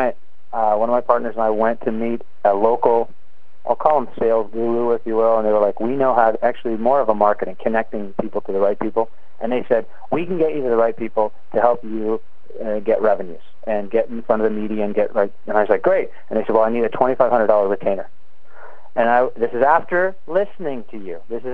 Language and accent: English; Canada; a kid growing up in Canada